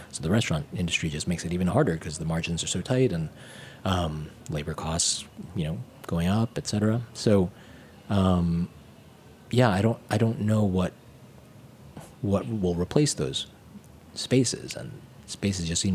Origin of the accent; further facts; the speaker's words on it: New York City, New York, United States; now in Brooklyn, United States; I mean, I'm born in Manhattan. I grew up in Manhattan